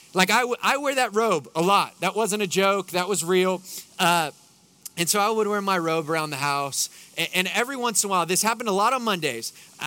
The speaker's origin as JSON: {"language": "English", "town": "Houston", "region": "Texas", "country": "United States", "said": "I'm from Houston. If people are driving by like that, you got to, like, you know, get a gun or something."}